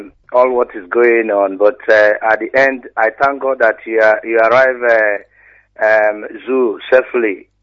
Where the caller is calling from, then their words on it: Stuttgart, Baden-Württemberg, Germany; I'm calling from Stuttgart, Germany.